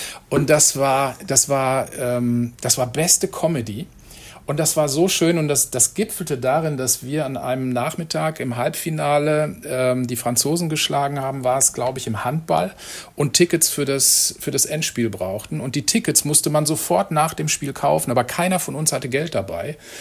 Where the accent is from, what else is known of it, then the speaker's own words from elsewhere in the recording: North Rhine-Westphalia, Germany; Ich bin aus dem Ruhrgebiet